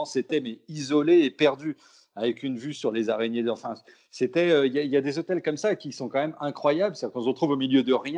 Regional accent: Brittany, France; born or raised there; also born or lived in Pessac

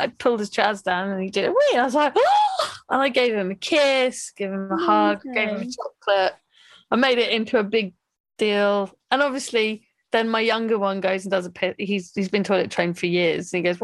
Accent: London, United Kingdom; I'm from London. I grew up in Muswell Hill.

